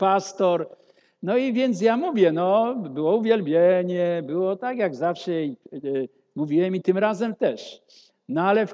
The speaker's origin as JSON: {"language": "Polish", "town": "Nysa", "region": "Opole Voivodeship", "country": "Poland", "tie": "born or raised there", "said": "Ja pochodzę z Nysy, miasta, gdzie wychowałem się."}